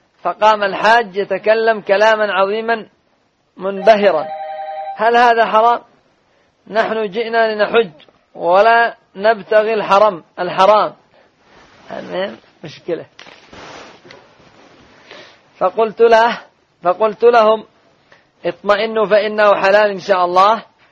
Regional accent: Yemen; أما عندنا في اليمن وفي دول كثيرة ما فيش من يقوم بهذا الواجب

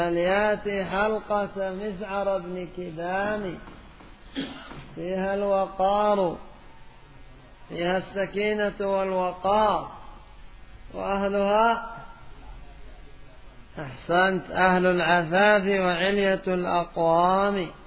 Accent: Yemen; وبعضهم القات عندنا في اليمن في أمور الدنيا

